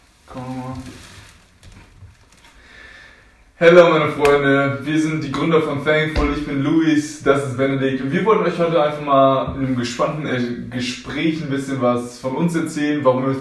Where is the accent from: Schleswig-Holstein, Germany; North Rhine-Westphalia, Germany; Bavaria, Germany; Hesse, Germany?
North Rhine-Westphalia, Germany; Paderborn; wir sind bei den Paderborn aufgewachsen